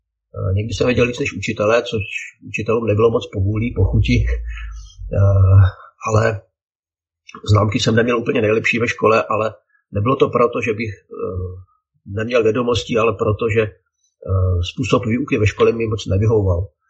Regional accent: Hradec Králové, Hradec Králové Region, Czechia; vyrostl jsem tady v Hradci Králové, vyrostl jsem v křesťanské rodině

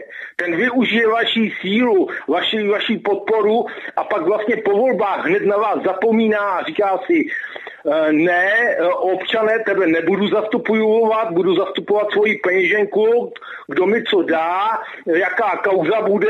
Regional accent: České Budějovice, South Bohemian Region, Czechia; Jsem z Budějc

